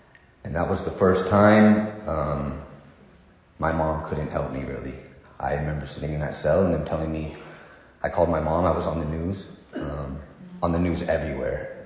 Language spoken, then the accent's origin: English; San Luis Obispo, California, United States; born there; I was born in San Luis Obispo. My parents were born there as well.